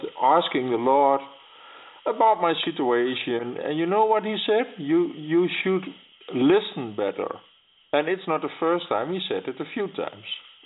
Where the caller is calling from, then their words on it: Netherlands; from the Netherlands.